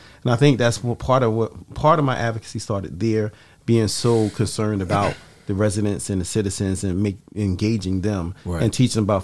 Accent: Newark, New Jersey, United States; and I lived actually two blocks away from a firehouse when I grew up, the way I grew up in Newark, in the South Ward.

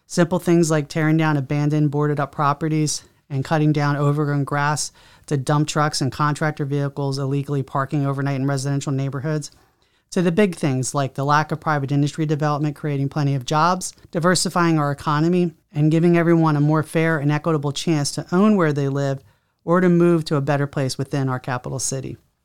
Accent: Trenton, New Jersey, United States; I'm running for North Ward City Council here in my hometown of Trenton, New Jersey.

